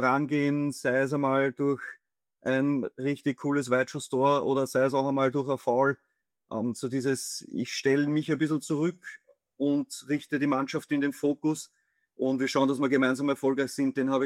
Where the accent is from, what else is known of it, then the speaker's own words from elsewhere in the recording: Vienna, Austria; Ja, ich bin halt in Wien aufgewachsen.